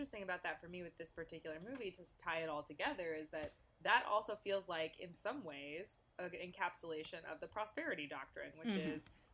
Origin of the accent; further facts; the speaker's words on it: the South, United States; as a Southerner